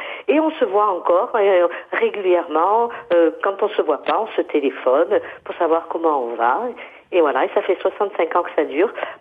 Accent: Marseille, Provence-Alpes-Côte d'Azur, France; En 62, on est venus en France, à Marseille, toutes ensemble. Et puis voilà, on a grandi à Marseille.

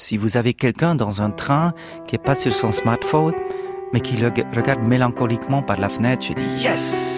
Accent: Münchenbuchsee, Bern, Switzerland; Et si je commençais du Münchenbuch, c'est banlieue de Berne, ils vont pas comprendre.

